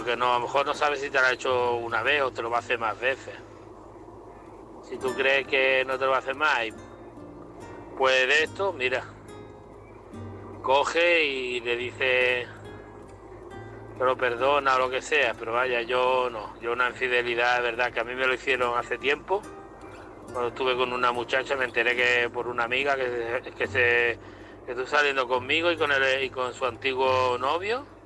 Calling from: Málaga, Andalusia, Spain; corresponsal de Málaga.

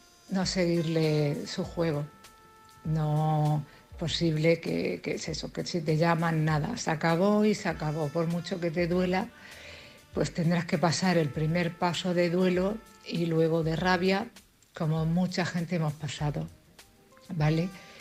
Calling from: Cartagena, Region of Murcia, Spain; de Cartagena.

